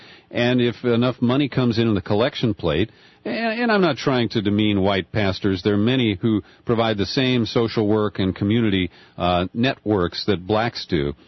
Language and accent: English; Cincinnati, Ohio, United States; my very first job in radio was at WAKW, a religious station in my hometown of Cincinnati.